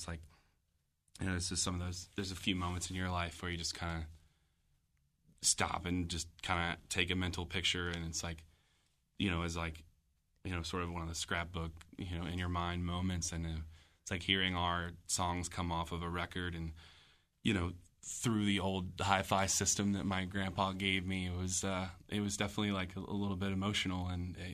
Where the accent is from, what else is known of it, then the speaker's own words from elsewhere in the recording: Xenia, Ohio, United States; We're all originally from Xenia, so we get Xenia folks to come out to Yellow Springs